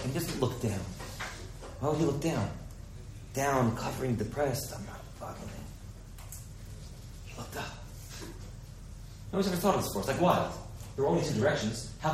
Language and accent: English; Manhattan, New York, United States; because I grew up in Manhattan, and there's nothing that you should really be seeing there